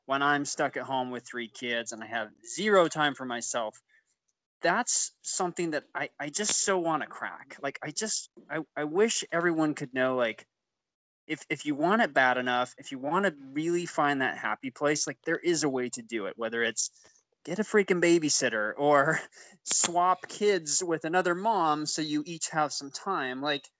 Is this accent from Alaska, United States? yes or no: no; Utah, United States; I grew up in Utah where, you know, kind of the Mormon culture mixed with kind of an odd state culture in many ways is very, very old school